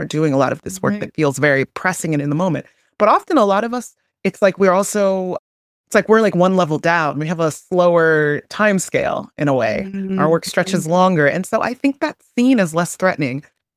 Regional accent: Nigeria; because I'm Nigerian

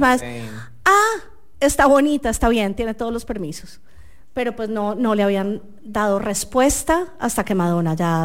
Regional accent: Colombia; porque soy colombiana

